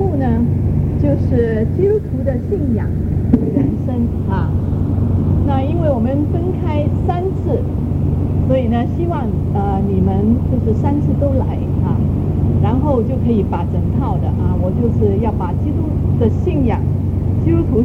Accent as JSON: {"language": "Chinese", "country": "Hong Kong", "tie": "born or raised there", "also_born_or_lived": "Fuzhou, China", "moved": "yes", "lives_now": "United States", "said": "我是生在福建福州"}